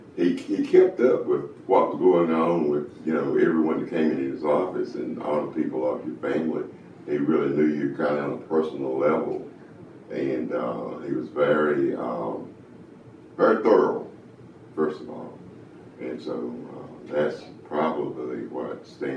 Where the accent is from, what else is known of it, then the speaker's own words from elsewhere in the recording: Wilson County, United States; I was born in Wilson County, and in the Sims area. Grew up there, and I have lived in this general area all my life.